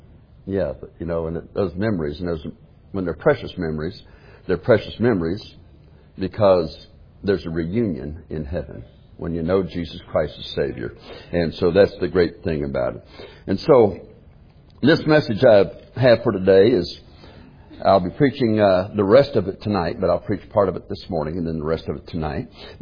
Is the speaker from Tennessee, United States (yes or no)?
yes; Tennessee, United States; born or raised there; also born or lived in Ohio